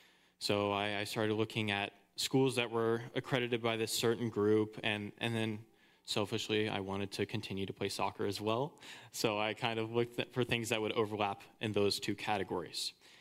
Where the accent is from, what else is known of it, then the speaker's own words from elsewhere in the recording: South Carolina, United States; now in Potsdam, United States; So I'm from South Carolina, and I came here last January in the middle of the winter.